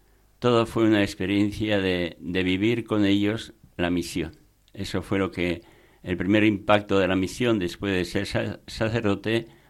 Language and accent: Spanish; Basauri, Basque Country, Spain; Yo pertenezco y soy del pueblo de San Miguel de Basauri.